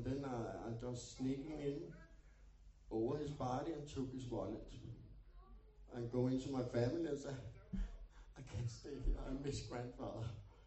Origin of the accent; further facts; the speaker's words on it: Copenhagen, Capital Region, Denmark; I am from Copenhagen, born there in a normal family